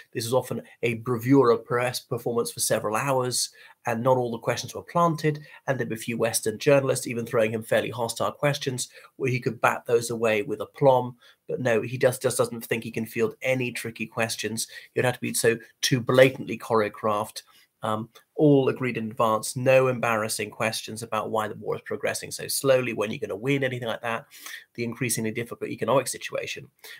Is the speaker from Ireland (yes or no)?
yes; Ireland; from Ireland, so thank you for tuning in once again.